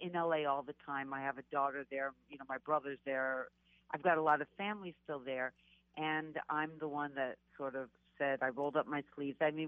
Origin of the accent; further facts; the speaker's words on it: Arizona, United States; So we grew up in Arizona. We ate a lot of Mexican food